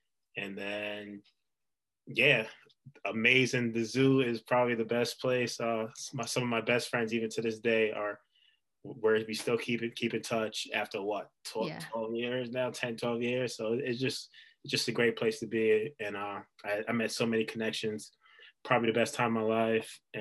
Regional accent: Worcester, Massachusetts, United States; I'm born and raised in Worcester, Massachusetts. Like everyone in Worcester, I was a homebody.

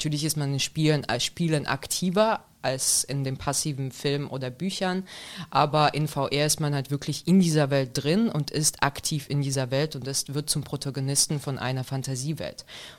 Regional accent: Moscow, Russia; German is a second language; Ich bin aus Moskau und ich habe halt wirklich, mein Deutsch kam von … so habe ich Deutsch gelernt.

